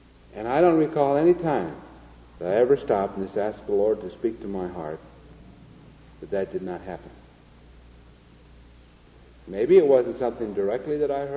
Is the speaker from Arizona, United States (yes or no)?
no; Iowa, United States; I grew up with I was raised in Iowa.